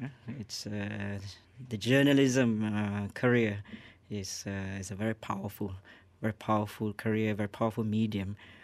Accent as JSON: {"language": "English", "region": "Penang", "country": "Malaysia", "said": "And then the following week, I was from Penang, and then I went down to KL."}